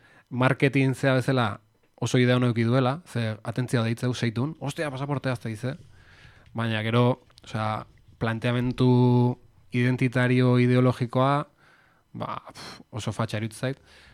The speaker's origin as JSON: {"language": "Basque", "town": "Urretxu", "region": "Basque Country", "country": "Spain", "tie": "born or raised there", "also_born_or_lived": "Zarautz / Bergara", "said": "zarauztarra naiz, izatez, jaiotzez eta sortzez, eta azirean initzan, da, ba, ez da, iba goita bos bat urte arte dola, zarautzen bizitzen itzan, eta gero Urretxozumara atorren itzan bizitzea. Eta gero azkenengo urtetan, ba, bolaratxoare eukiet, ba, Bergaran egon itzan"}